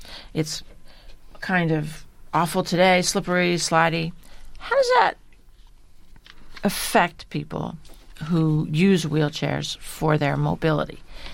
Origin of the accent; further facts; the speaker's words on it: West Coast, United States; Yeah, I mean, it's really interesting because you see I'm from the West Coast and I don't see people